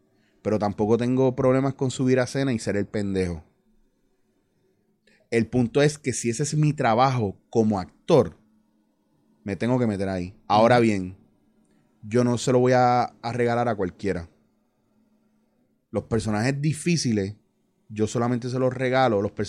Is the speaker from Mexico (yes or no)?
no; Puerto Rico; yo siendo puertorriqueño y arrastrando la L